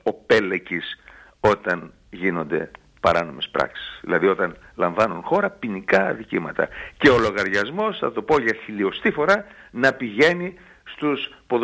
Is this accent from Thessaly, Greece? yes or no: yes; Volos, Thessaly, Greece; Ολυμπιακός Βόλο, ας πούμε, να πω, από την πατρίδα μου.